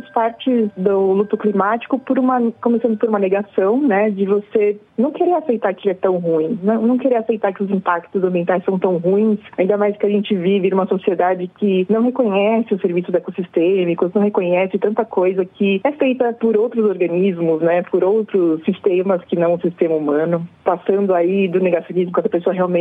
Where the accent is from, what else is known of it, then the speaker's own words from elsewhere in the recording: São Paulo, Brazil; eu sou de São Paulo, da capital, e aqui era a cidade da Garoa.